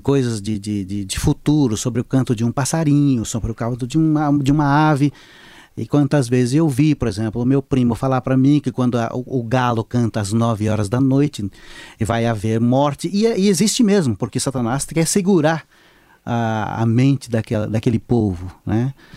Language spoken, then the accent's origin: Portuguese; Mato Grosso do Sul, Brazil; first language Terena; Portuguese is a second language; Quando eu era pequeno, eu não entendia nada de português, né? Eu precisei depois aprender